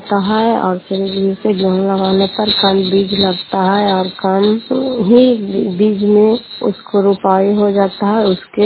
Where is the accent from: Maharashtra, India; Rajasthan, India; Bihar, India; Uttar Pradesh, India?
Bihar, India; Fatehpur; घर फतेहपुर पंचायत मक्सा करार पसवा ब्लॉक जिला नालंदा के निवासी हूँ